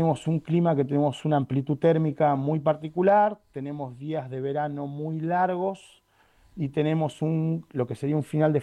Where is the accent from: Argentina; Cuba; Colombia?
Argentina; Buenos Aires; moved away; yo nací en Parque Patricios, en Capital Federal, y viví en Capital Federal hasta el año 2010.